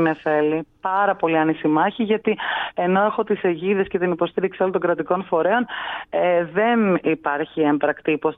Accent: Rhodes, South Aegean, Greece; Είναι και η πρωτεύουσα των Δωδεκανήσων. Ήθελα να κάνω κάτι που, εν πάση περιπτώσει, να δώσω πίσω στον τόπο μου.

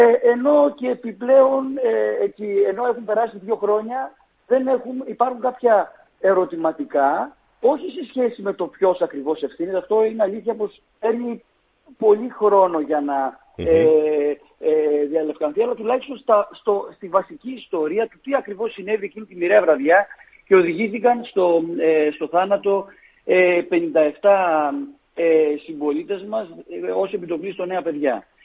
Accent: Pyrgetos, Thessaly, Greece; την αγάπη μου για την πατρίδα μου και τη Λάρισα και το χωριό μου, τον Πυργετό.

